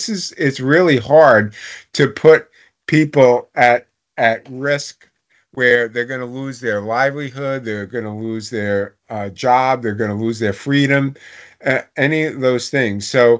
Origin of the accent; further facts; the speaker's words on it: New York City, New York, United States; I'm a kid from Staten Island. You grew up on a 40-by-100 lot